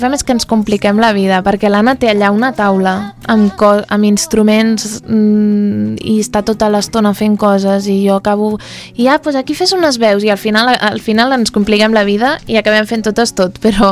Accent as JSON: {"language": "Catalan", "region": "Lisbon", "country": "Portugal", "second_language": "Catalan", "said": "jo sóc portuguesa, però portuguesa de Lisboa."}